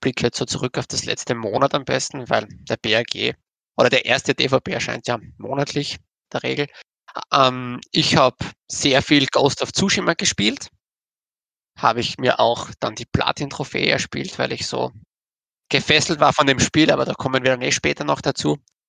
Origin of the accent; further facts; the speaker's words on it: Graz, Styria, Austria; Ich komme aus Österreich, genauer genommen aus der Steiermark, aus Graz.